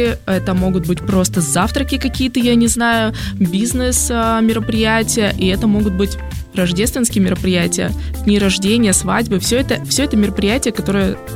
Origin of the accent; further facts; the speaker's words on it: Ukraine; в своей стране, я из Украины, да, провели порядка, наверное, 10 больших конференций